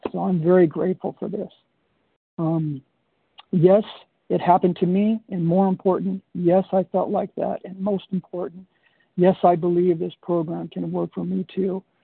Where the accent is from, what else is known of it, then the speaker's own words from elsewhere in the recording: Graham, Washington, United States; I'm from Graham, Washington.